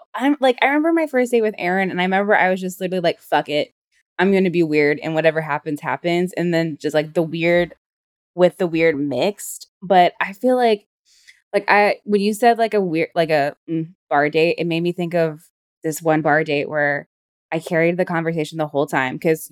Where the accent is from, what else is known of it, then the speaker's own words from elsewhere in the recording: the South, United States; So like, so we're from the South, like, and so all my uncles have like serial killer names